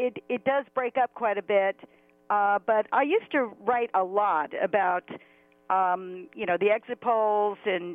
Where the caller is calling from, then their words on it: Philadelphia, Pennsylvania, United States; from Philadelphia.